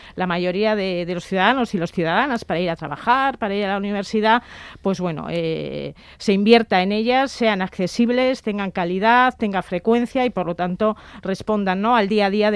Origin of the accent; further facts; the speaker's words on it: Basque Country, Spain; Yo soy muy forofa de la colaboración y de la cooperación como vasca.